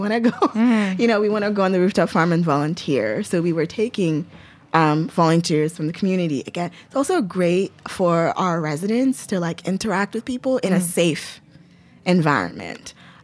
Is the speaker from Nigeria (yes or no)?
yes; Lagos, Nigeria; I grew up in Lagos, which is like a city.